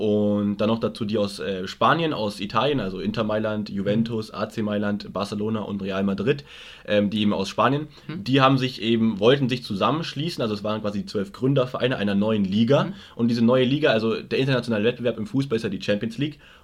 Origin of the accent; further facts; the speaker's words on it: Munich, Bavaria, Germany; Also München, klar ist München so meine Heimatstadt und auch deine.